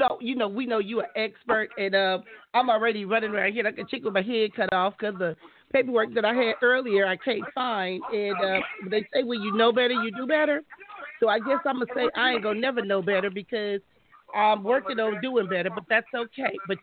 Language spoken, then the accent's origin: English; Compton, California, United States; And I had a strong dislike just growing up in Compton and seeing the things that I saw.